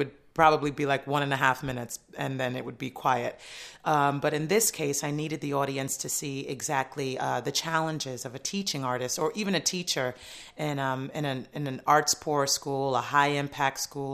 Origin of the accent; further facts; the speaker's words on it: New York City, New York, United States; It's New York City. I'm a New Yorker through and through, so I know how to kind of work in a New York minute.